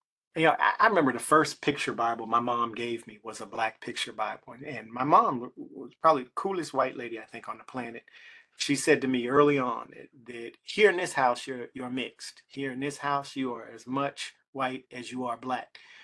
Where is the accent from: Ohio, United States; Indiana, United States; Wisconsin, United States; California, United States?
Ohio, United States; Youngstown; But in my neighborhood, where I grew up on the South Side, there were like four or five other biracial kids, you know, and you know, I think, you know, the artifacts, the interesting things about growing up in Youngstown